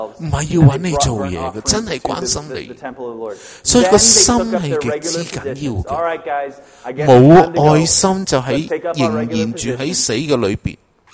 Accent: China; 你知我哋中国人最叻就有关系先至有事做

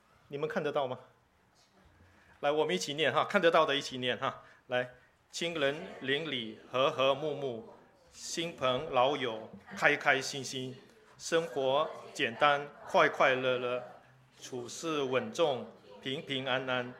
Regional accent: China; 我们中国人说人生自古谁无死人的生命谁能够控制呢？

